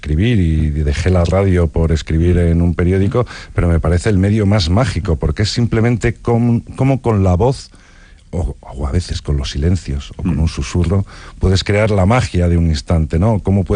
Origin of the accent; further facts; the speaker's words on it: Madrid, Community of Madrid, Spain; also born or lived in Cantabria; yo ya soy hijo predilecto de Cantabria sin ningún tipo de reconocimiento, y Cantabria es mi madre, aunque yo sea de Madrid